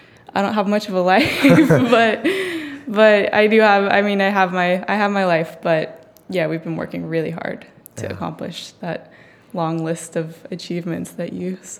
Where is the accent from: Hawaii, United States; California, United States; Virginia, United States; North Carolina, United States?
California, United States; Campbell; Well, I grew up in Campbell, California. So that's just, it's kind of a suburb of San Jose, which is south of San Francisco.